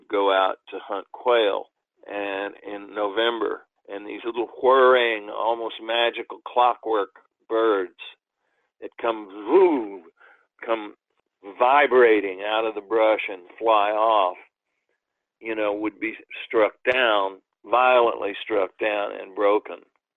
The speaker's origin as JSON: {"language": "English", "region": "Oklahoma", "country": "United States", "tie": "born or raised there", "said": "You know, I grew up in Oklahoma, and my family was a righteous, God-fearing family"}